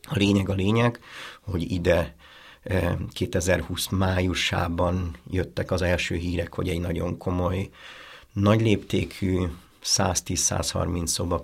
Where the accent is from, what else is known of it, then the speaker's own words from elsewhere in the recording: Tatabánya, Komárom-Esztergom, Hungary; én Tatabányán nőttem föl, és az út egyik oldalán, ahol laktunk, volt egy külszíni márgabánya